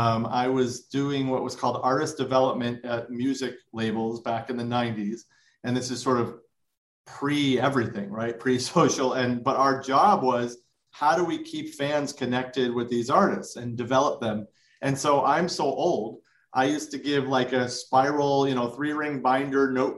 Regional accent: Chicago, Illinois, United States; now in Los Angeles, United States; A little background on me. I grew up in Chicago. I hate cold weather and wanted to be in the music business. So that brought me to LA.

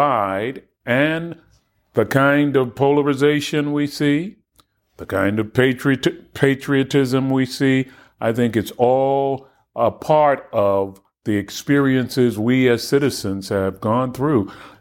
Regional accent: Baltimore, Maryland, United States; I remember growing up in Baltimore, planting a seed and expecting it to come up overnight.

